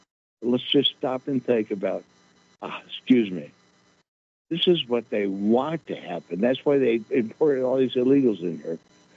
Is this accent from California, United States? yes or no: no; Michigan, United States; Because I'm from Michigan, you know.